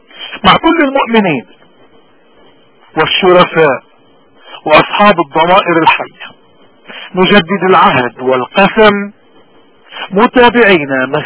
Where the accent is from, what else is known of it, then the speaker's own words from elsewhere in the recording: Lebanon; تسلحنا به كلبنانيين منذ 7000 سنة ولازمنا